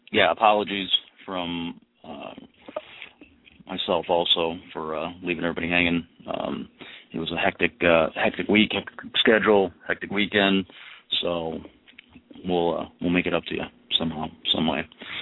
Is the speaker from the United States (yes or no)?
no; Ireland; And you would think, because I'm Irish, I would know these things.